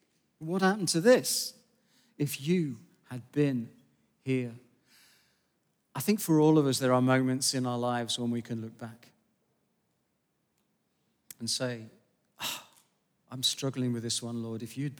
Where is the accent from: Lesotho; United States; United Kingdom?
United Kingdom; Manchester, North West England; I was born and bred in Manchester. I'm allowed.